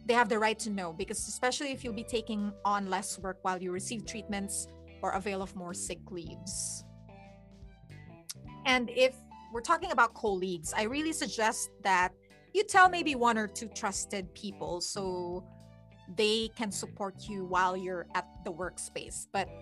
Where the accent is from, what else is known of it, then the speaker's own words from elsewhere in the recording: Spain; English is a second language; moved away as an adult; now in San Diego, United States; I was 36 years old and I was just starting in San Diego here in California. I came from Spain and living here